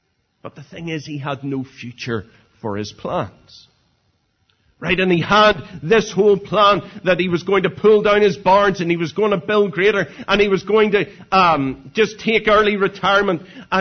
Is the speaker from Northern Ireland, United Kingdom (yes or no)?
yes; Bangor, Northern Ireland, United Kingdom; I was brought up in Bangor